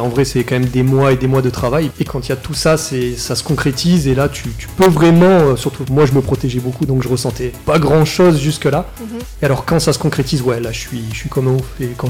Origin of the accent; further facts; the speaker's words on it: Nouvelle-Aquitaine, France; Et j'ai 33 ans, je viens du Pays Basque, de Askin exactement. Donc, ouais, on est de la région, on n'est pas très loin